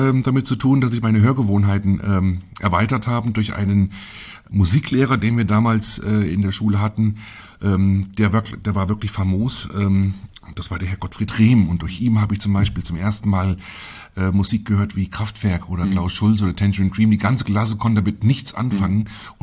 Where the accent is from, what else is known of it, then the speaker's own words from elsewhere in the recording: Fulda, Hesse, Germany; born there; Ich bin in Fulda geboren und zwar in den städtischen Kliniken.